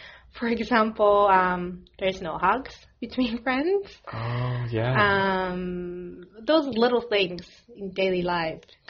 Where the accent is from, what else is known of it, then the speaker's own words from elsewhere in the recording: United States; I'm Japanese, but I grew up in the States.